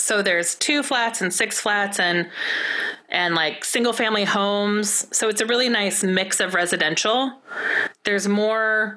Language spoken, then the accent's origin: English; Indiana, United States; I went to my hometown in Indiana this weekend and, I just could never move back.